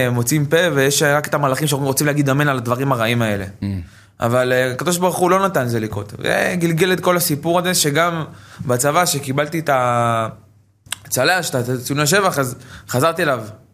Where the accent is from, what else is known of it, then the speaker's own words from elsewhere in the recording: Tel Aviv, Tel Aviv District, Israel; גדלתי בדרום תל אביב, כפר שלם.